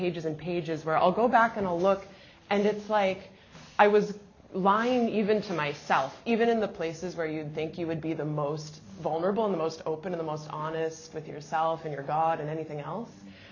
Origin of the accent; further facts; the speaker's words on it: Midwest, United States; I was raised in the Midwest by a mom from Ecuador and a dad from rural Wisconsin, and I joke that the only thing they had in common was that they were both extremely Catholic. So I also grew up extremely Catholic.